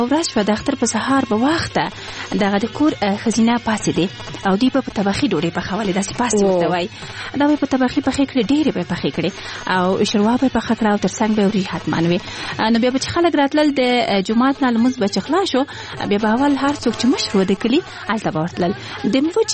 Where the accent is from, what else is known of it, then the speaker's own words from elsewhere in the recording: Kabul, Afghanistan; زه په کابل کې زیږېدلې یم او دلته رالویه شوې یم.